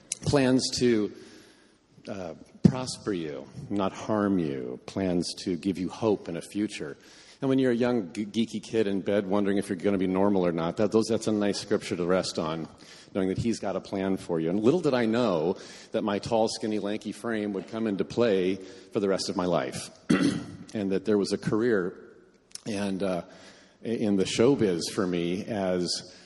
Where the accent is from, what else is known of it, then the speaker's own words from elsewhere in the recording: Indiana, United States; When I was just a boy growing up in Indiana